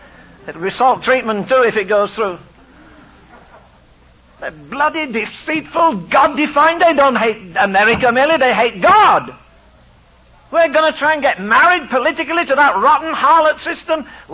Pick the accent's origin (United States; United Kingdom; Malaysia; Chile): United Kingdom; England; not because I'm English, forget my tongue, I wouldn't have stayed here since 1950.